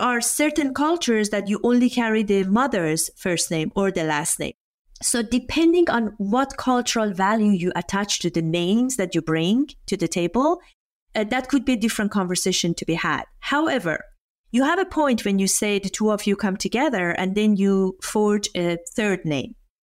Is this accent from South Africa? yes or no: no; Iran; I'm coming from Iran. Many people think that, you know, a woman from Iran, how come you talk about sex?